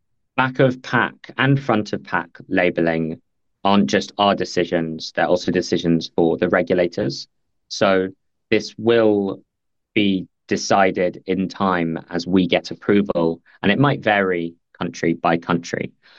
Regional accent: London, United Kingdom; Well, I'm a Londoner, perhaps I'm biased

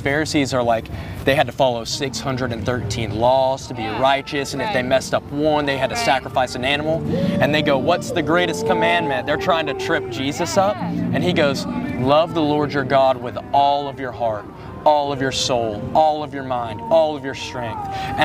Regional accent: Georgia, United States; I grew up in the South. I'm from Georgia.

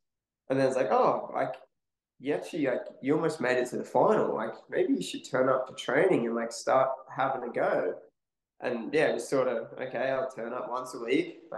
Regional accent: Australia; same origins as most Australian paddlers, all just through that surf life saving system

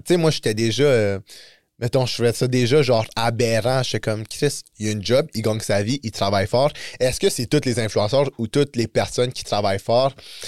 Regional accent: Quebec, Canada; born there; accent: Quebecois; mais comme, qu'est-ce que ça veut dire parce que j'ai un accent keb, parce que je suis né ici

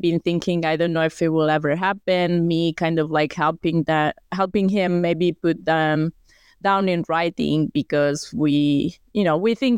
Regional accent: Italy; And also because I grew up in Italy in high school, we still study Latin and ancient Greek.

